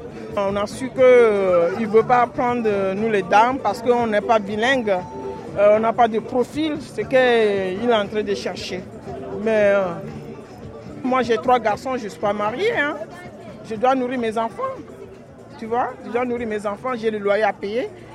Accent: Togo; moved away as an adult; now in France; J'ai 45 ans. Ça fait 17 ans d'ancienneté. Je suis togolaise. Et ça fait 18 ans que je suis en France.

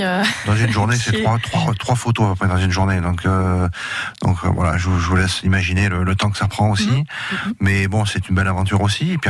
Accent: Bordeaux, Nouvelle-Aquitaine, France; Moi, je suis amoureux de mon terroir et je suis bordelais, je le revendique.

